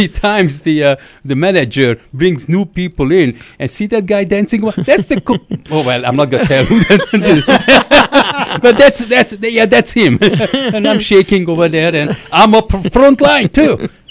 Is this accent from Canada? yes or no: no; Budapest, Hungary; now in Tucson, United States; Well, originally I was born in Budapest, Hungary, and I was born and raised there. And I left Hungary back in 1956 after the Hungarian Revolution. I escaped.